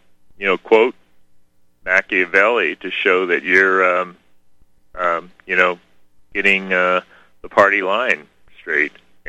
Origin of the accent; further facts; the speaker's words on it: Montana, United States; we talk about this because we're from Montana